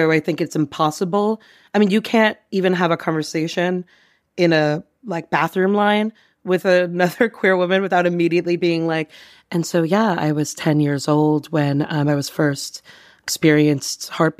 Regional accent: New York, United States; Listener, if you could see me right now, know that I do not look like someone who would have really done well on Long Island.

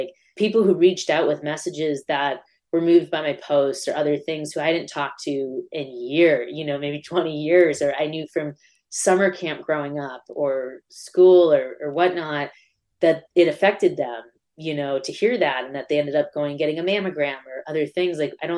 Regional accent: Andover, Massachusetts, United States; We had our first in-person event on June 13th in my hometown of Andover, Mass, outside of Boston.

